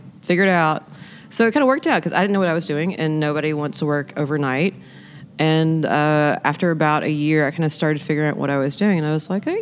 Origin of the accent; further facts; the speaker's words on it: Charleston, South Carolina, United States; born there; You know, I'm not from Charleston. I was born here, and I eloped